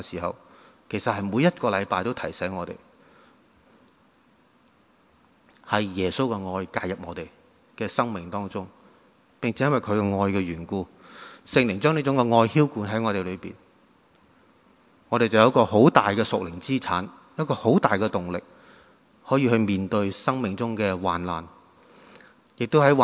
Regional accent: Guangdong, China; 我們廣東人

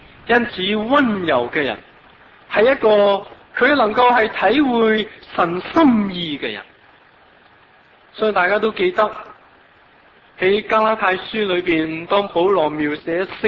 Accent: Hong Kong; 如果咧啊，我哋香港人最中意咧就系享受吓

